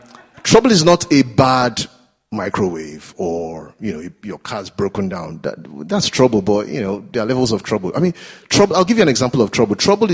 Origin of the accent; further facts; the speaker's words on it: Nigeria; now in United Kingdom; because I'm Nigerian as well, we had to go back to Nigeria for my wedding, another wedding.